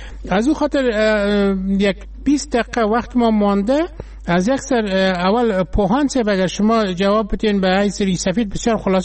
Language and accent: Persian; Afghanistan; ما هم از افغانستان هستیم